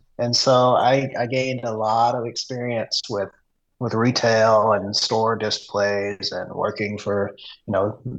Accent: Magnolia, Arkansas, United States; I was born and raised in Southwest Arkansas, Magnolia, Arkansas, to be specific. Really small town. Lots of farming going on down there.

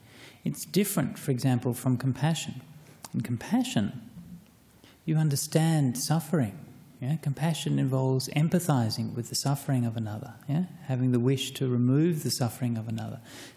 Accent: Australia; but I'm an Aussie male and I've tried it and it works for me

